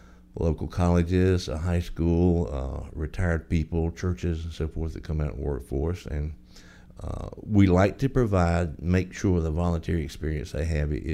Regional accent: Charlotte, North Carolina, United States; now in Tallahassee, United States; Well, my hometown is Charlotte, North Carolina.

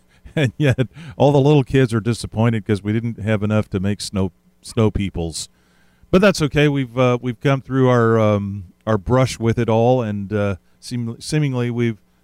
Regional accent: Pacific Northwest, United States; And for my part, I'll have to say, growing up in the Pacific Northwest, not a whole big deal at our house, but you do have to be careful.

